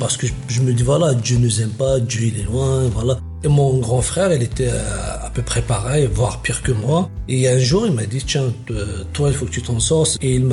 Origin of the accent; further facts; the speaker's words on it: Algeria; je suis algérien.